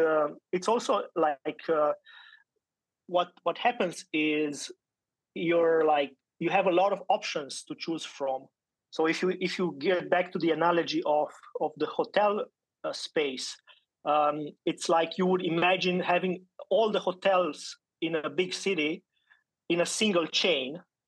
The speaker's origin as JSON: {"language": "English", "country": "Romania", "moved": "as an adult", "lives_now": "Berlin, Germany", "said": "I'm based in Berlin, but I'm originally from Romania. I came to Berlin more than 12 years ago, so almost, yeah, enough to be a local, but not quite."}